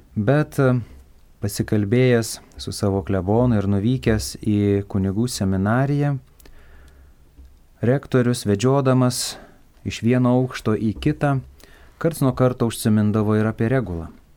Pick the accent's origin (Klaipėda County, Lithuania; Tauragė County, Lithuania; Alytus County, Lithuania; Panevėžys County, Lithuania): Tauragė County, Lithuania; Pašaltonis; Na, aš esu kilęs iš Žemaitijos, augęs netoli Eržvilko, Skaudvilės, Batakių, Kryžkalnio, čia visos aplinkinės mano gyvenimo vietos. Augau Pašaltonio kaime, švenčiausios mergelės Marijos, ėmimo į dangų parapijoje